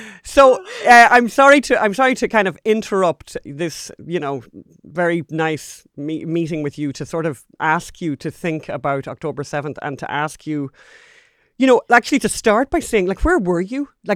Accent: Ireland; I'm a Catholic, not obviously, but I'm Irish

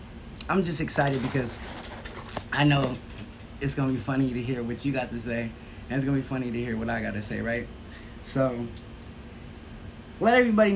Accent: Beverly Hills, California, United States; I'm from Los Angeles, Beverly Hills, California.

